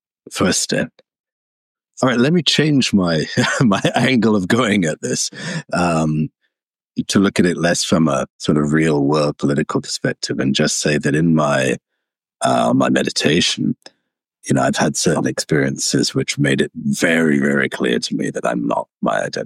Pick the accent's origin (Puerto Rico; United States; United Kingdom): United Kingdom; accent: British; they're going to judge me by my accent as, you know, British, whatever.